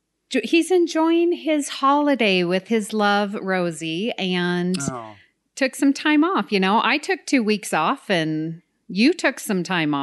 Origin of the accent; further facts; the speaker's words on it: Utah, United States; Oh, I know this. I know a lot about my home state.